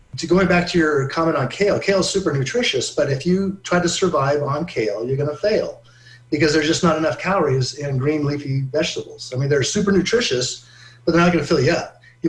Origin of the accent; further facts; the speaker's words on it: Colorado, United States; I grew up in Colorado. My mom was a great cook, and I love my meat.